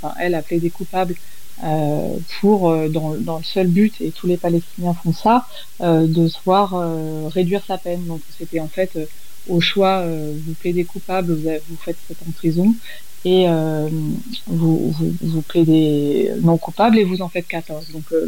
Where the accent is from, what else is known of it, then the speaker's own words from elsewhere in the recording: France; Donc, comme moi, je suis française, j'habitais à Jérusalem avec lui